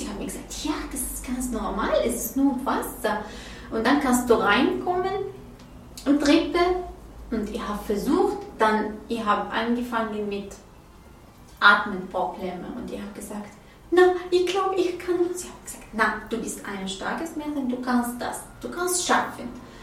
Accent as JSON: {"language": "German", "country": "Iraq", "second_language": "German", "said": "Ich bin nur, ich bin aus dem Irak."}